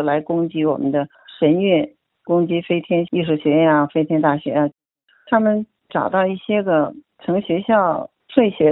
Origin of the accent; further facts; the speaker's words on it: China; now in Canada; 因为我是中国人嘛